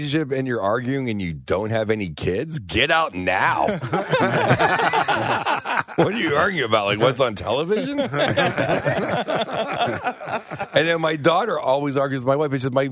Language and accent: English; Pittsburgh, Pennsylvania, United States; I'm from Pittsburgh, yes, but I will say I prefer Wawa.